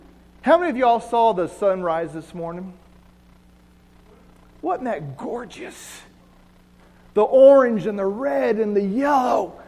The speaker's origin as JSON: {"language": "English", "region": "New Mexico", "country": "United States", "said": "See, Melissa and I are not from around here. I'm from New Mexico."}